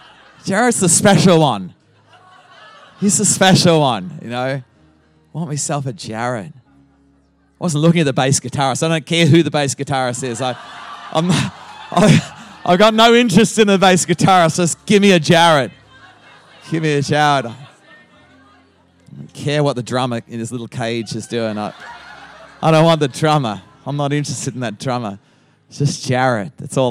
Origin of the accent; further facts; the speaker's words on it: Australia; accent: Australian; I sound like an Australian because I haven't lost my Aussie accent.